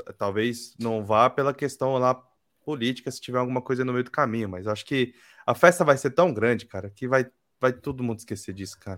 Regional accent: Brasília, Federal District, Brazil; Eu sou de Brasília, né?

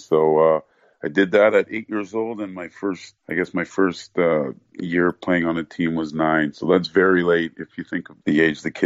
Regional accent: Ontario, Canada; accent: Canadian Ontario; also born or lived in Nigeria; I know I was born in Nigeria, but I very much consider myself Canadian, you know, and you know, if you hear my parents speak, they speak with an accent. You know, I have a very much Canadian Ontario accent.

